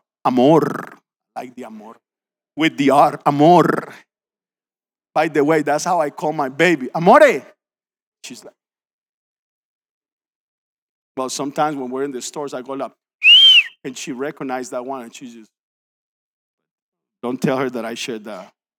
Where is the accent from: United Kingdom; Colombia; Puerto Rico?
Colombia; English is a second language; And I grew up in Colombia, South America. My dad was the richest man in town.